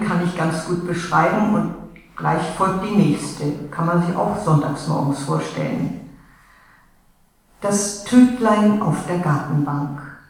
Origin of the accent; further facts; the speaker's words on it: Mecklenburg-Vorpommern, Germany; now in Cismar, Germany; Mecklenburg ist ja meine Heimat gewesen und immer fahre ich noch gerne dorthin. Aber meine neue Heimat ist ja, das weiß man hier ja auch, Zismar. Ich wohne in dem schönen Kloster, so im Windschatten eines alten Benediktinerklosters.